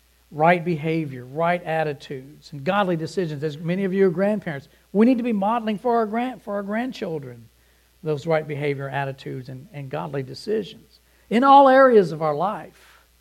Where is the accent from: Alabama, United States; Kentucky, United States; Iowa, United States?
Kentucky, United States; Louisville; I stand here today because of faithful men and women in my church where I grew up in Louisville